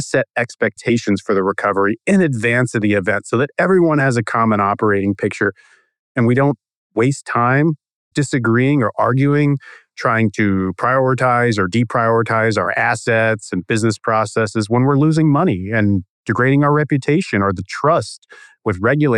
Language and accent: English; Austin, Texas, United States; I grew up really interested in tornadoes. Growing up in Austin, Texas, the Gerald tornado, the F5 that came through in the Central Texas outbreak in the mid to late 90s